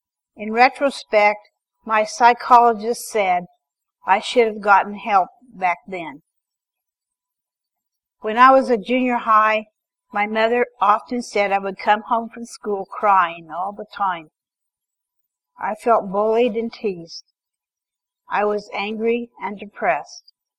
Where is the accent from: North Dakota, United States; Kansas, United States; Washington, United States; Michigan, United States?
Kansas, United States; Osborne; born there; I was born in Osborne, Kansas, November 16, 1953.